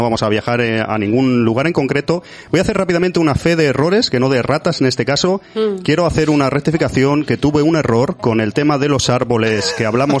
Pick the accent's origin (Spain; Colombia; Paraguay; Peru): Spain; Andalusia; accent: Andalusian; soy un poco de origen andaluz y tengo ahí mi deje a lo exagerado